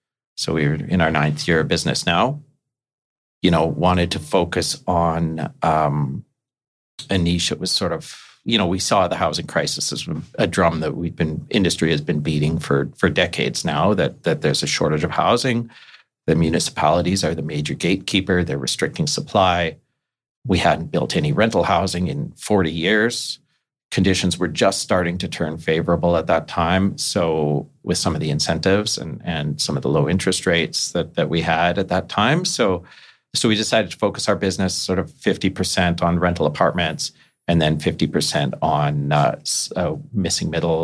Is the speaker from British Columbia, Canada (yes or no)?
yes; Ladner, British Columbia, Canada; Yeah, so I'm a local fellow. I grew up in Ladner in suburban Vancouver.